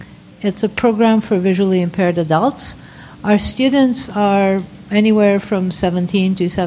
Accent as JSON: {"language": "English", "town": "Vancouver", "region": "British Columbia", "country": "Canada", "said": "I'm from Vancouver, BC, Canada."}